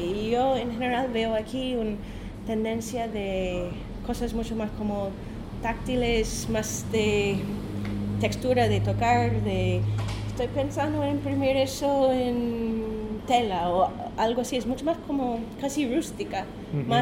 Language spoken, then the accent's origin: Spanish; United States; Spanish is a second language; todos vivimos en Washington y yo soy la única norteamericana allá.